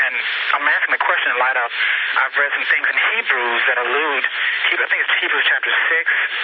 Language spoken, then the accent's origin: English; California, United States; Yes, I'm from Valero, California.